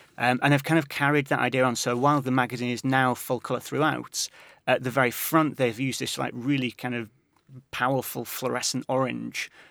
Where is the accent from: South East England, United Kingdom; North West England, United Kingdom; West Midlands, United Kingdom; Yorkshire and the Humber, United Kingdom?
Yorkshire and the Humber, United Kingdom; but I'm from East Yorkshire, so I don't go over that side too often.